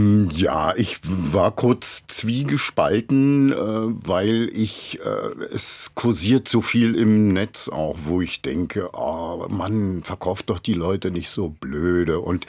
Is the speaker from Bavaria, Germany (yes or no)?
no; Berlin, Germany; ich bin Ossi, ich bin in Ost-Berlin groß geworden, mit sämtlichen Problemen, die man hat, wenn man nicht so aussieht wie die meisten.